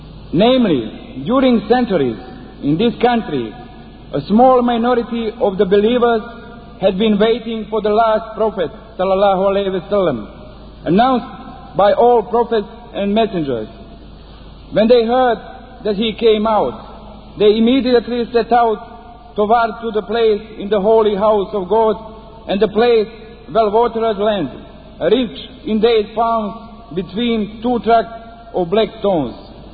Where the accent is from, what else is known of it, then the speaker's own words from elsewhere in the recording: Bosnia & Herzegovina; I come from Bosnia, where Muslims have continually lived for more than 1,000 years.